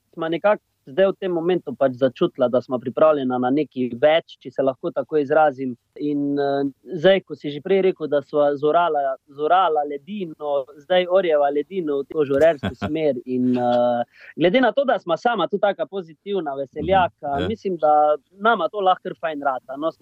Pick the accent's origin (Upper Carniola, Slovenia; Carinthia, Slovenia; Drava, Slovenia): Carinthia, Slovenia; v bistvu vse prihajamo s Koroške, tam so skozi gavde, kot mi rečemo.